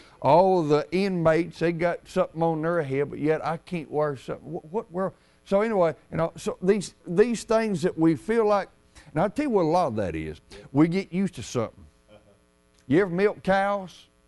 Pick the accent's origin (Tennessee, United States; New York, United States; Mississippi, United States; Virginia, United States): Tennessee, United States; You know, I grew up down in Tennessee. They call it Tennessee Road, you know.